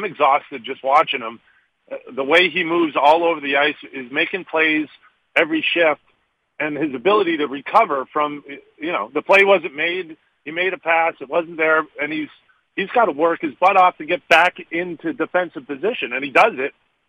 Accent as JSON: {"language": "English", "town": "Boston", "region": "Massachusetts", "country": "United States", "said": "Well, you know, I'm from Boston, so I grew up with Dunkin'. It's my go-to."}